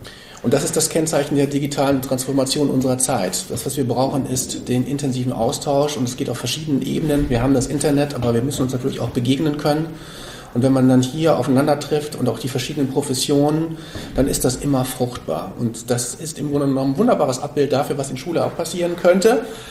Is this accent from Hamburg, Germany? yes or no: yes; Hamburg, Germany; also ich bin ja aus Hamburg